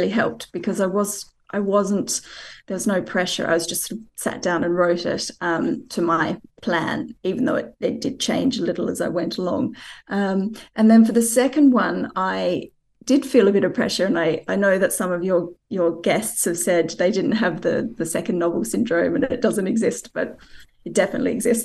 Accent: Tasmania, Australia; I grew up in Tasmania

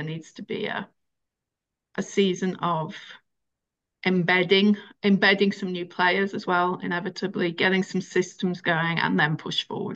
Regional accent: Wales, United Kingdom; I can now say I'm from North Wales and people know what I mean.

